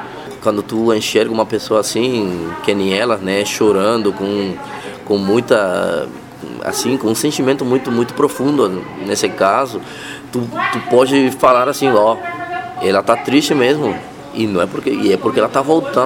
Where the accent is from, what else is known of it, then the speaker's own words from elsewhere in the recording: Cuba; Portuguese is a second language; now in Brazil; Hoje eu posso falar que eu sou cubano livre, né?